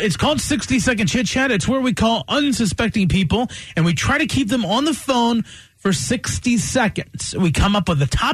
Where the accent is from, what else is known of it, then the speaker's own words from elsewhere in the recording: United States; born there; back in 1992 when I was born in the Blue Ridge Mountains with barely any money